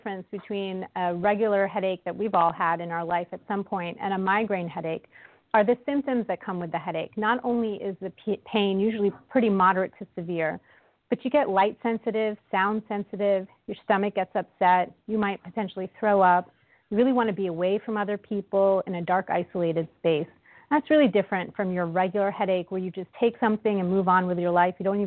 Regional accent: New York City, New York, United States; now in Washington, United States; So I'm native New Yorker, actually been in the D.C. region for almost a decade now.

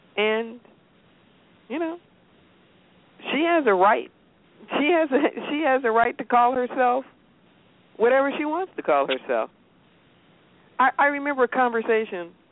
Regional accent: United States; Oh, I'm an American. There's no question about that.

